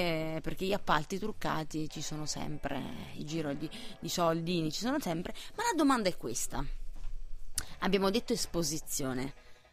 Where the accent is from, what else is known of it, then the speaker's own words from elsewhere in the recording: Campania, Italy; Esatto, perché io sono campana, da buona campana.